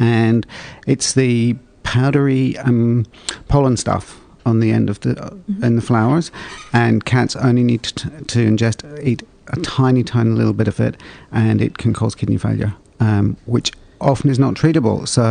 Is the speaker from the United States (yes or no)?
no; Ireland; I can swim, but I don't. I grew up in Ireland. It was too cold.